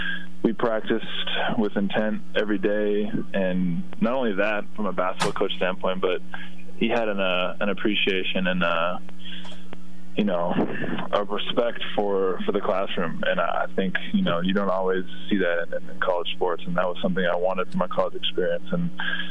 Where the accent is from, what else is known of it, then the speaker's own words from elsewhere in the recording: Minnesota, United States; to me, kid growing up in Minnesota, I didn't even know if I would ever play in, you know, Division I basketball.